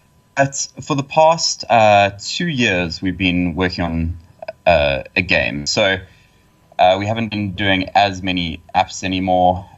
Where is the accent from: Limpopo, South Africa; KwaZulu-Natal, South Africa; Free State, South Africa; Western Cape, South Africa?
KwaZulu-Natal, South Africa; Estcourt; I'm in the Musgrave area. I was born in a tiny town called Escort.